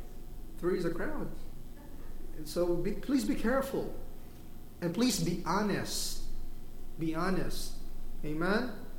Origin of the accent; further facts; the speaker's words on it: Philippines; And it's harder for me as a Filipino.